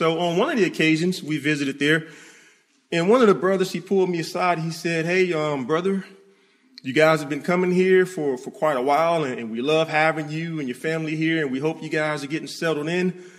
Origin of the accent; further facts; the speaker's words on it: Florida, United States; brother, I'm not even from Alabama. I'm from Florida. I root for Florida State.